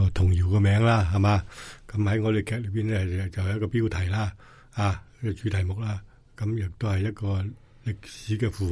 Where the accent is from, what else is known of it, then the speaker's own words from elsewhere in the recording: China; 但系我哋中国人有个特点，佢哋系好勤劳嘅，勤劳。是我哋中国人一个特点